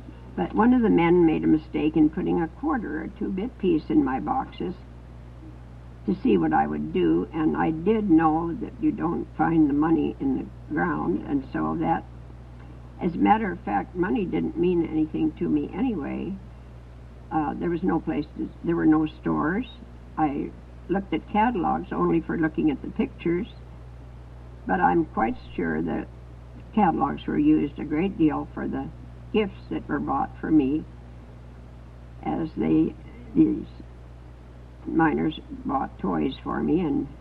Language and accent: English; Dawson, Yukon, Canada; born there; also born or lived in Fairbanks, United States; I, as Jim said, I was born in Dawson. My mother went to Circle to take the boat, and it happened to be going upriver, so I was born in Dawson at St. Mary's Hospital.